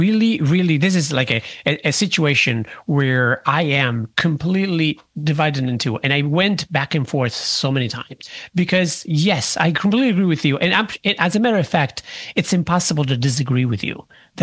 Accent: Sicily, Italy; because I grew up in Sicily where the word wasn't even a thing.

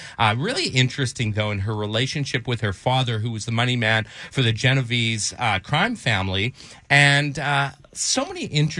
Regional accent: Canada; growing up in Canada

